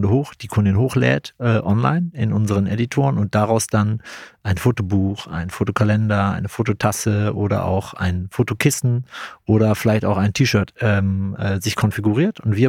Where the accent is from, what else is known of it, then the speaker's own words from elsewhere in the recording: North Rhine-Westphalia, Germany; Ich komme aus dem Rheinland, aus dem schönen Rheinland und verstehe mich als Kölner. Also ich wohne seit 17 Jahren in Köln, bin aber im Speckgürtel Kölns aufgewachsen, zur Schule gegangen, habe dort Abitur gemacht